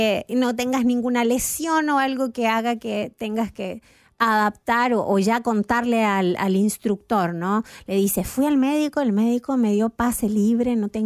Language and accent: Spanish; Entre Ríos, Argentina; born there; De mi provincia, nací en Entre Ríos yo también.